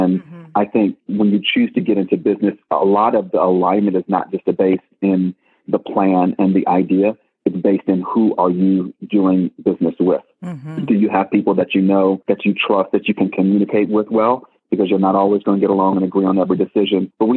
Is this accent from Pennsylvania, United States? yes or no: no; Detroit, Michigan, United States; I'm a kid from Detroit.